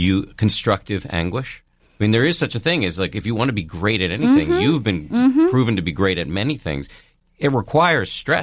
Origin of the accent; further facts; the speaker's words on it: Massachusetts, United States; Because I grew up in Massachusetts.